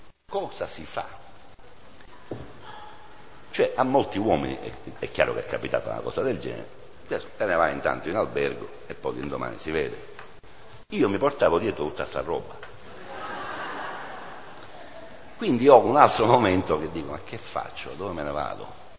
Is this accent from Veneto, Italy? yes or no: no; Sicily, Italy; now in Bologna, Italy; noi siamo a Bologna, noi veniamo dalla Sicilia